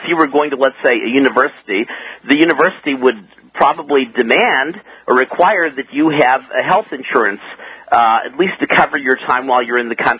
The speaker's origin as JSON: {"language": "English", "country": "United States", "said": "being an American, I had to purchase a very inexpensive Quebec Blue Cross Blue Shield policy that's equal to what the Canadians have."}